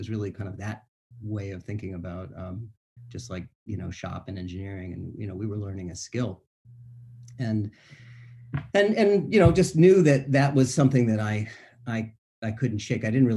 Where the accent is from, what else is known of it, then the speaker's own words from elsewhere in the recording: Florida, United States; also born or lived in Boston; My family's from New England. I was born in Boston. And when I was young, my dad was in the Army. We moved around a lot, and I moved, ended up at a pretty young age down in Florida.